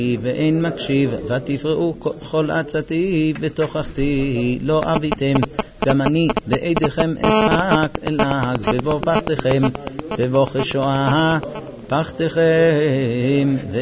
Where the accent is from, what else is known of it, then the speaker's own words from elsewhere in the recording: United States; Hebrew is a second language; אני גדלתי בארצות הברית. סמכו שאני יודע לדבר עברית.